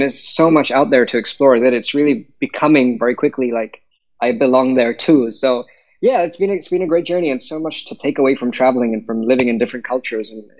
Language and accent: English; Lagos, Nigeria; now in United Kingdom; when I was growing up in Lagos, I started to play an Indian instrument called the tabla, much towards the end of my time in Lagos and then the whole of my time in the UK.